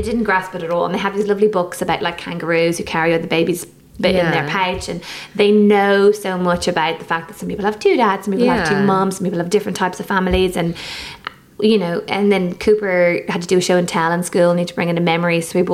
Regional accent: Ireland; And because I'm Irish, she was entitled to an Irish passport.

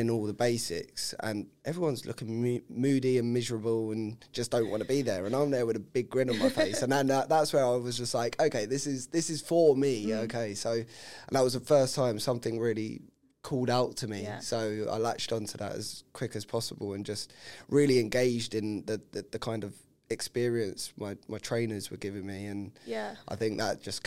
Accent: London, United Kingdom; I'm a Londoner, Southwest London predominantly.

